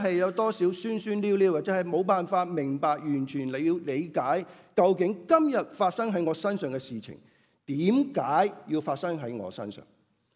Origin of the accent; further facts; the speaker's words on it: China; 依個係我哋中國人好多千年以來我哋都係咁樣諗嘢嘅